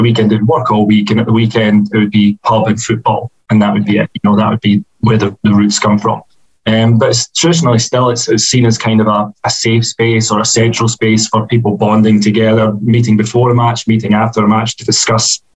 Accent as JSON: {"language": "English", "region": "Scotland", "country": "United Kingdom", "said": "You might detect I'm a Scotsman."}